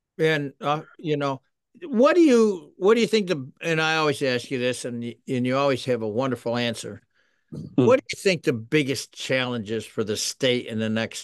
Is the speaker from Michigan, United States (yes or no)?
no; Boston, Massachusetts, United States; but I grew up in the North End and there were kids there